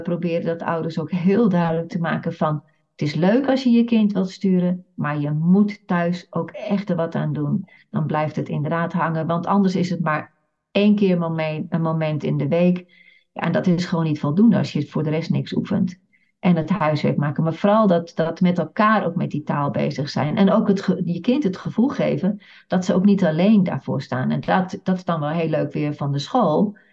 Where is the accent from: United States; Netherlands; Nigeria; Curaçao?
United States; we zijn natuurlijk als Amerikaans volk een melting pot van verschillende culturen.